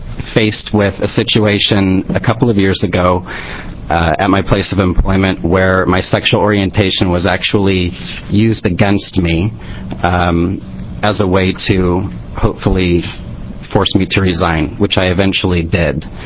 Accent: Albany, Oregon, United States; I was born in 1971 in Albany, and I attended a very wonderful public school system there. I hope it still is. And then after leaving Albany in 1990, I attended Linfield College for 4 years.

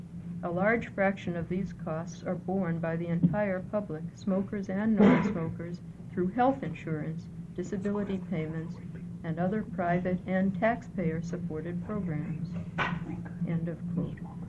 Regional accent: Eugene, Oregon, United States; from Eugene.

